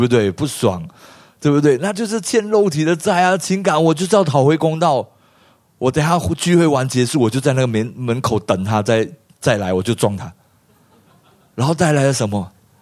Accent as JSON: {"language": "Chinese", "country": "Malaysia", "moved": "yes", "lives_now": "Singapore", "said": "当我从马来西亚来到新加坡的时候，"}